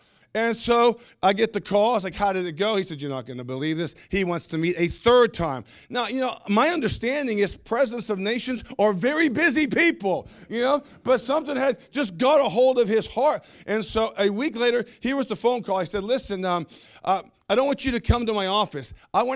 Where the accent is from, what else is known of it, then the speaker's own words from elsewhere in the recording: Australia; born there; I was born in Australia and I've got family in Australia.